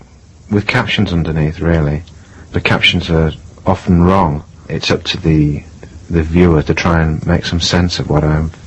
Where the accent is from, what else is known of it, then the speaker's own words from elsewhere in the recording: Leeds, Yorkshire and the Humber, United Kingdom; moved away as an adult; now in London, United Kingdom; I was born in Leeds, and I went to school and college there. And I left art college in 1965, and I came to live in London.